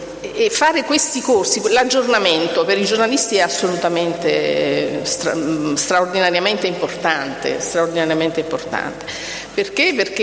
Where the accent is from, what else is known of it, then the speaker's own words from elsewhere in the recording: Boscoreale, Campania, Italy; born there; Io appunto sono nata qui, a Bosco Reale, precisamente a Passanti, che è una contrada proprio qui vicino.